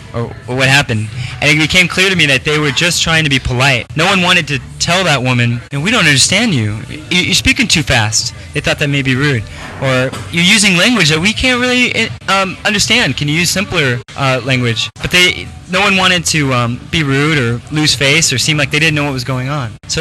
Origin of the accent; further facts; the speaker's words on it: United States; But I'm American, pretend like you're an American.